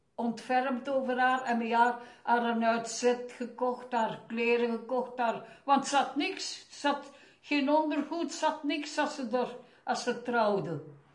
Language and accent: Dutch; Aalst, East Flanders, Belgium; ik heb dus altijd als kind in Aalst gewoond, hè. Ja. Met mijn ouders en mijn broer en met een meid.